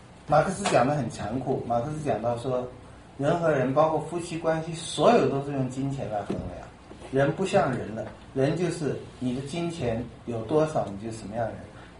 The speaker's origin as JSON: {"language": "Chinese", "country": "Taiwan", "said": "那个脸就是我们台湾人的脸"}